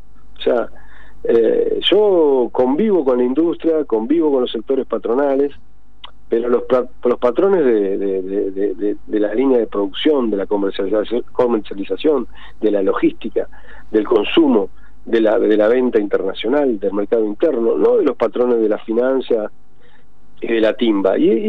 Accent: Argentina; hay que replantearse nosotros como argentinos y argentinas

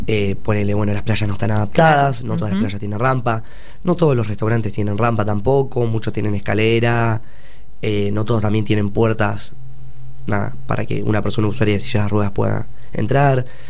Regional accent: Ascasubi, Buenos Aires, Argentina; Lorena Julio, fundadora, es de mi pueblo también, es ascasubense

